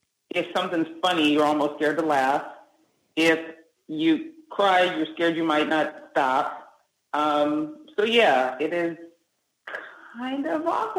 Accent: California, United States; now in Southern California, United States; I'm in Southern California now. I am from the Bay Area. So I'm from Northern California.

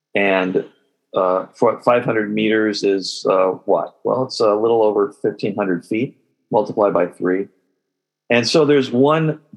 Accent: Los Angeles, California, United States; I grew up in Los Angeles, in LA, in the 60s and 70s, and this was the era of the space race

